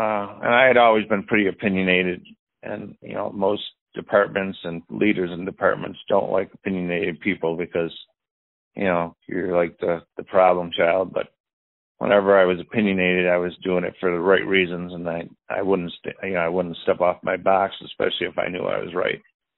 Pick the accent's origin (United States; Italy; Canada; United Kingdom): United States; Buffalo, New York; how embarrassed I was being from Buffalo, New York